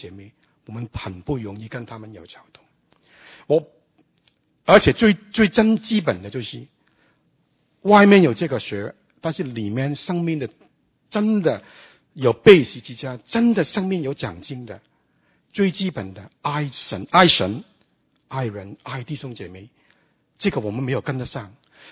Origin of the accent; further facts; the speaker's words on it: Australia; 我是路过的，我从澳洲来